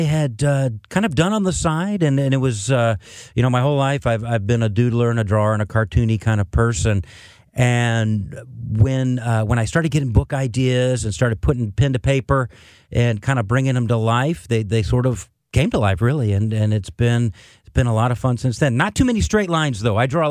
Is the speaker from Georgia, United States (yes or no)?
yes; Georgia, United States; now in St. Louis, United States; I moved to St. Louis in the year 2000. So I'm originally from Georgia, but okay.